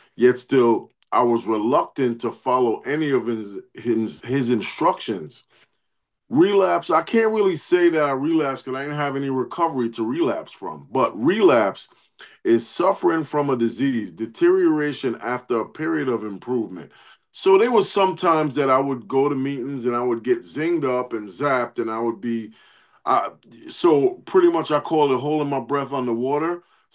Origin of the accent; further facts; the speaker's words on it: New York, United States; Where I'm from New York, and where do I live now? I live in recovery.